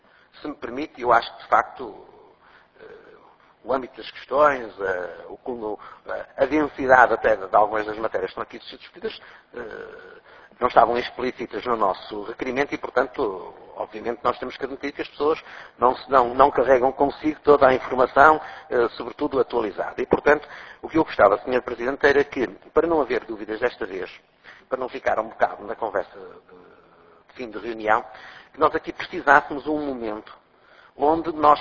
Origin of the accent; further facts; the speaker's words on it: Portugal; ter a nossa autoestima enquanto portugueses em alta